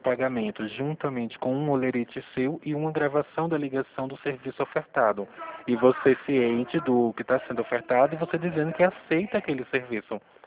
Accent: Pernambuco, Brazil; now in São Paulo, Brazil; eu sou pernambucano. Meu número é de Pernambuco. Imagina para mim ter que mandar mensagem para as pessoas dizendo que eu estou aqui em São Paulo.

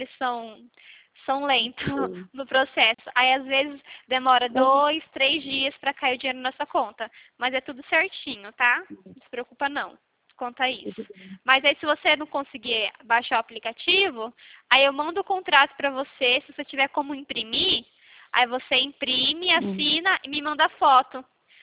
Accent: Santo Anastácio, São Paulo, Brazil; Isso, eu sou aqui de Anastácia.

